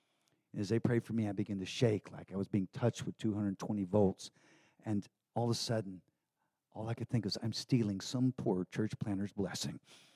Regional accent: Texas, United States; I could handle the pain. I think I'm a Texan. I'm like you. Yeah, I can handle pain.

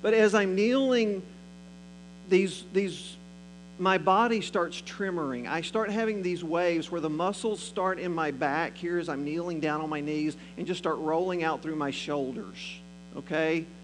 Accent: Texas, United States; not only because I'm a Texan, but because in my heritage

